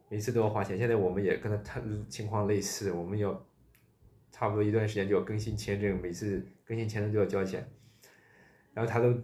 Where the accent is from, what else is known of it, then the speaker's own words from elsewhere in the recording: China; 那这就是我们中国人的想法